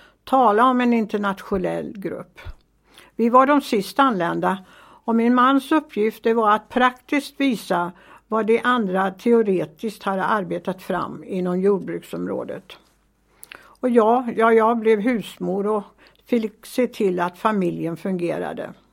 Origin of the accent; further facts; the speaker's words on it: Sandhem, Jönköping County, Sweden; Att dansa hade inte varit tillåtet i min barndom hemma i Sandhem.